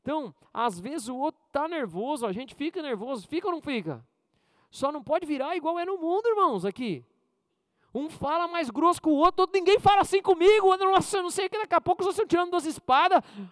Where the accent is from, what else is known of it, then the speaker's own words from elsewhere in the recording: Maringá, Paraná, Brazil; now in Curitiba, Brazil; Que aqui na fazenda, Curitiba, eu sou de Maringá, irmãos.